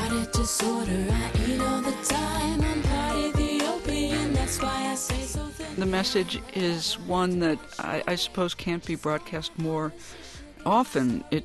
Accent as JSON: {"language": "English", "region": "New York", "country": "United States", "tie": "born or raised there", "said": "growing up in Long Island at that time, you made an effort to mold yourself as a white person."}